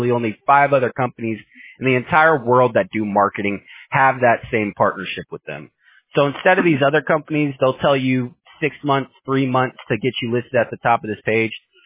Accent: Houston, Texas, United States; I was born and raised in Houston, so I pretty much got all of Texas and this whole southern region. It's my whole stomping ground

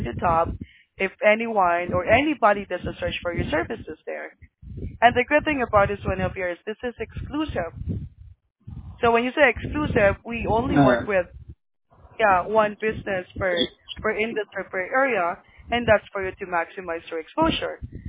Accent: Philippines; now in Orange County, United States; Well, I'm from the Philippines, sir, but I'm here in Orange County in California.

